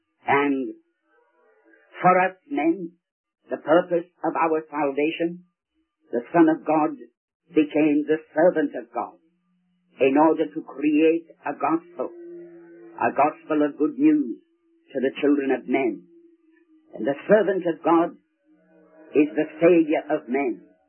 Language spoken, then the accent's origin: English; Scotland, United Kingdom